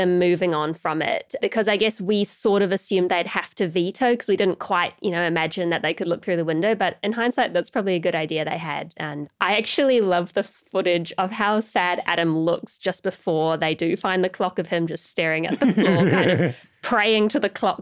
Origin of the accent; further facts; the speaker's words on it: North Island, New Zealand; where I grew up in the North Island, there's heaps of just old underground mines and sort of tunnels and rail tunnels